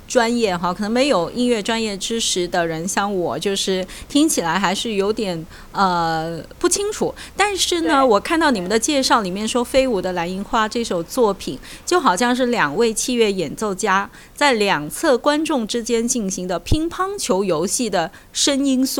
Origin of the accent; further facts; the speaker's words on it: Australia; 虽然我们澳大利亚人还是比较幸运的，可以出去外面运动啊。